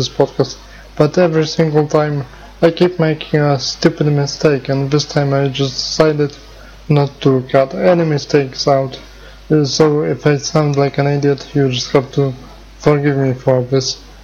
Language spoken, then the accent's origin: English; Poland; English is a second language; I'm from Poland